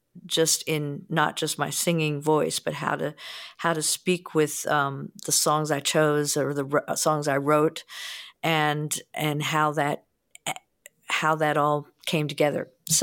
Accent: East Coast, United States; this is really about growing up on the East Coast, and this is what bluegrass was there.

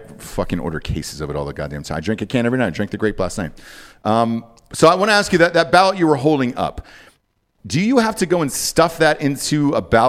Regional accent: California, United States; So I came from California. I was there for 18

